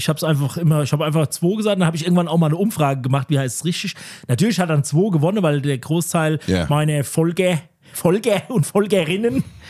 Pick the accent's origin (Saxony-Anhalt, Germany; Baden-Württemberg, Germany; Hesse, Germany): Hesse, Germany; Bei uns in Overhesse, in Klammern Vogelsberg, sagt man in manchen Fällen zwei oder zwi für die Anzahl zwei.